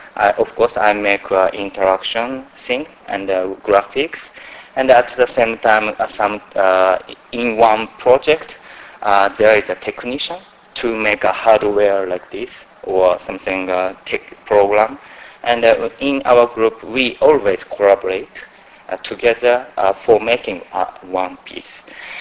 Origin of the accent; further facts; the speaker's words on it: Tokyo, Japan; English is a second language; from Tokyo.